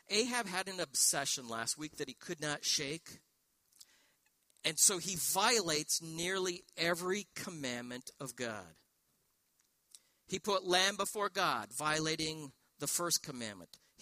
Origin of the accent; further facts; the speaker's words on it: Northern United States, United States; accent: northern; Evidently, my northern accent doesn't work down here.